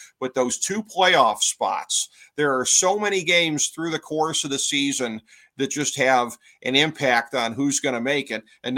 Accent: Cleveland, Ohio, United States; as my hometown Cleveland Browns are illustrating throughout the course of the year here

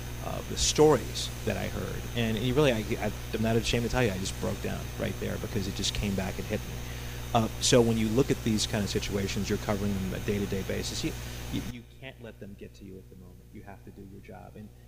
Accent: St. Louis, Missouri, United States; now in Cleveland, United States; I'm from St. Louis originally, and Cleveland and St. Louis are very similar in that they're former industrial towns that are changing.

